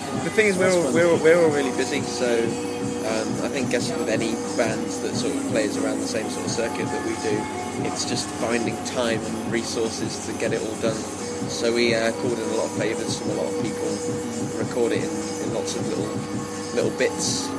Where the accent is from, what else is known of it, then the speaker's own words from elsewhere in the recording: Liverpool, North West England, United Kingdom; We're from Liverpool, so it's nice to come somewhere not too far away